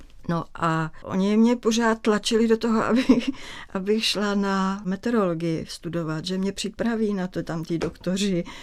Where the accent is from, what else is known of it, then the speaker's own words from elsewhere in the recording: Prague, Czechia; jsem vyrůstala na Lhotce, což byl tehdy vlastně venkov